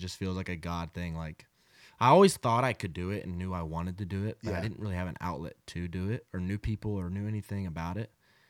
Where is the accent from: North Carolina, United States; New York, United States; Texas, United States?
Texas, United States; Tyler; Cause like my buddies, I mean, growing up in Tyler, obviously my buddies probably went there